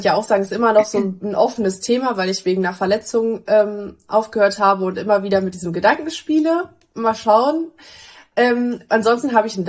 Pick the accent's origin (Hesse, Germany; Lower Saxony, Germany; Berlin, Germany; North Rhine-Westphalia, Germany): Lower Saxony, Germany; Lingen; Nee, ich komme wirklich von da. Also ich bin tatsächlich in Lingen geboren. Meine Mama kommt aus Lingen und mein Papa kommt aus Meppen.